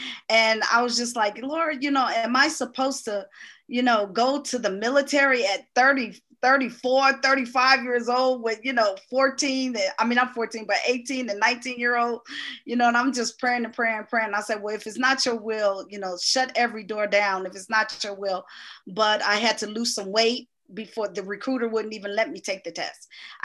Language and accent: English; Chicago, Illinois, United States; and growing up in Chicago, you know, I didn't, never lived in the projects or anything like that.